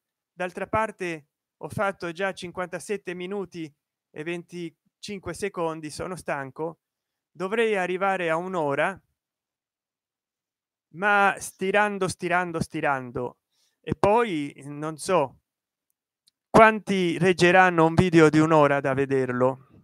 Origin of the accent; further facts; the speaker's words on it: Rome, Lazio, Italy; Io sono di Casal Palocco.